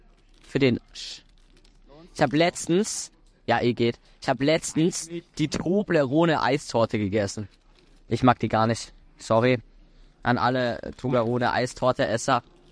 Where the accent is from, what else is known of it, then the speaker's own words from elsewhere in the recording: Austria; wir als Österreicher kriegen es trotzdem nicht, obwohl die literally bei uns und in der Schweiz producen.